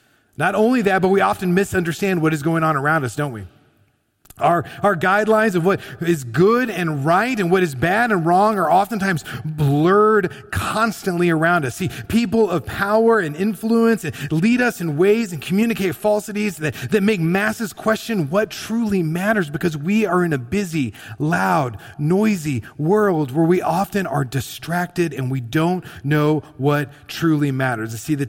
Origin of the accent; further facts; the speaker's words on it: Kansas City, Missouri, United States; I'm originally from Kansas City, and I want to be at every Chiefs game.